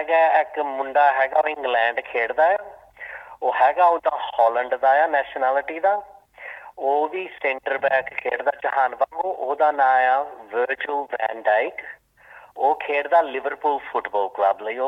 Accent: Talwan, Punjab, India; ਪਿੰਡ ਹੈਗਾ ਸਾਡਾ ਤਲਵਣ, ਉਹ ਉੱਦਾਂ ਅਸੀਂ ਬੈਲਗੇ ਦੇ ਹਾਂ, ਤਲਵਣ ਪਿੰਡ ਹੈਗਾ ਆ ਨੂਰ ਮਹਿਲ ਤੋਂ 11-9 ਕਿਲੋਮੀਟਰ ਸਾਊਥ ਪੈਂਦਾ ਆ, ਤਾਂ ਜਲੰਧਰ ਡਿਸਟ੍ਰਿਕਟ ਦੇ ਵਿੱਚ ਪੈਂਦੇ ਹਾਂ ਅਸੀਂ।

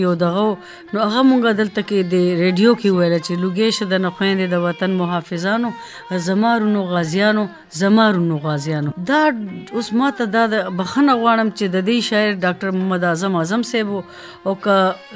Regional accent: Peshawar, Khyber Pakhtunkhwa, Pakistan; born there; first language Persian; Pashto is a second language; زما مور او زما پلار هغې پېښور کې خاص پېښور کې پیدا شو زم دلته پېښور کې پیدا شوم خاص پېښور کې زمونږ اصلي ژبه چې کومه ده نو هغه فارسی ده

